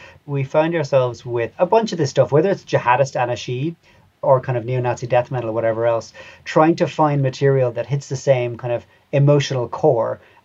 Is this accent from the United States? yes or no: no; Cork, Munster, Ireland; To be clear as well, I grew up in Cork, which is the other end of the country, to where the conflict was primarily taking place.